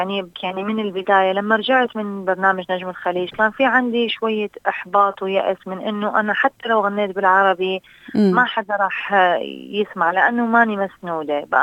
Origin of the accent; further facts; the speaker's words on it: Iraq; first language Assyrian; Arabic is a second language; بتعرفي انا لغتي الام هي الاشوريه من صحيح. شمال العراق.